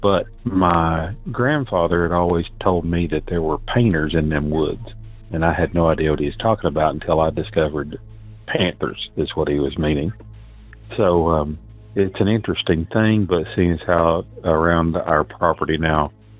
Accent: Tennessee, United States; I'm from Southeast Tennessee, and I just found the podcast

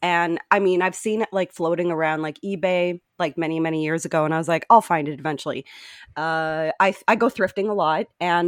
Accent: Alberta, Canada; moved away; I'm from Alberta and I loathe winter. It's the worst. I moved to Ontario in the late 90s and I was happy to get away from Alberta winters

